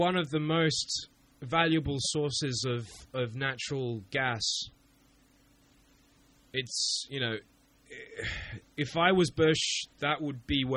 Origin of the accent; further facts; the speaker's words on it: Bosnia & Herzegovina; Basically, I mean, I grew up in Bosnia, and there was quite a lot of conflict